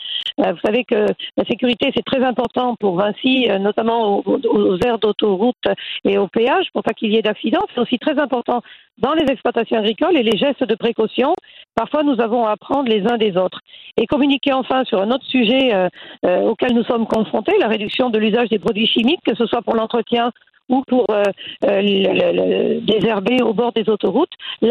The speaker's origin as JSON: {"language": "French", "region": "Auvergne-Rhône-Alpes", "country": "France", "tie": "born or raised there", "said": "dans cette belle région qui est la mienne, je suis native du Cantal"}